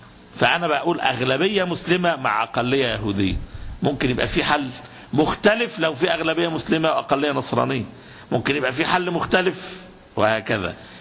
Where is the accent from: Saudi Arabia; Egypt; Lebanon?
Egypt; احنا عندنا في مصر